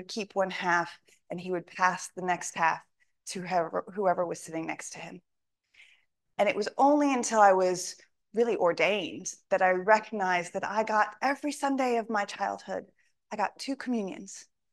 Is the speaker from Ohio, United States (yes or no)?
no; Houston, Texas, United States; When I was growing up, I grew up at outside of Houston, actually. It's now very much inside of Houston, but then it was just on the outside of Houston.